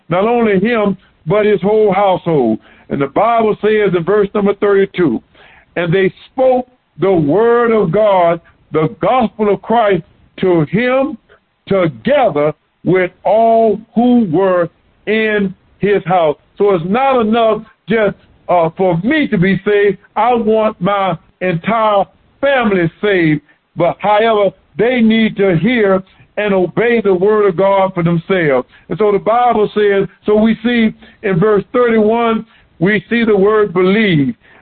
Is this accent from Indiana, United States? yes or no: no; Florida, United States; I'm from Florida. I am a Floridian.